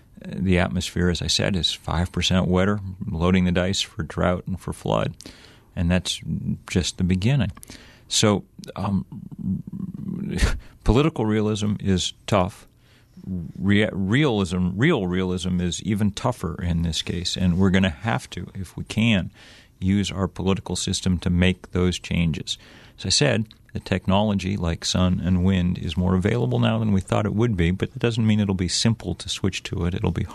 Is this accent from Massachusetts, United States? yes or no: yes; Lexington, Massachusetts, United States; I grew up in Lexington, Massachusetts, the birthplace of American liberty.